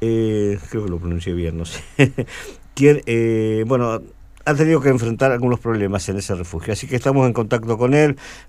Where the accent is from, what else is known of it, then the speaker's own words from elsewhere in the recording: Argentina; somos muy afectos argentinos